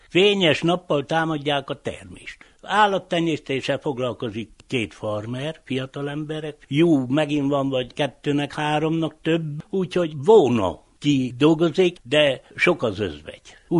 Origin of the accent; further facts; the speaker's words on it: Martonoš, Vojvodina, Serbia; Megszoktuk, itt születtünk, itt nőttünk fel, itt alapítottunk családot.